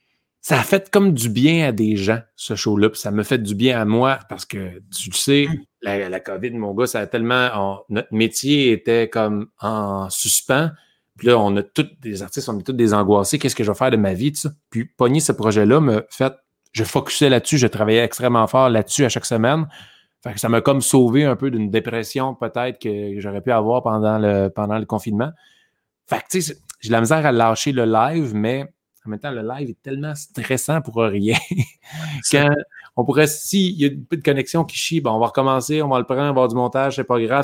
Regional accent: Quebec, Canada; accent: Québécois; j'ai un gros accent. Tu vas être très québécois.

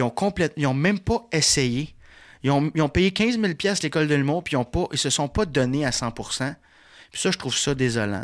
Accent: Ottawa, Ontario, Canada; moved away as an adult; Moi, je suis sorti d'Ottawa à 19 ans, puis je pensais que j'étais le king, tu sais.

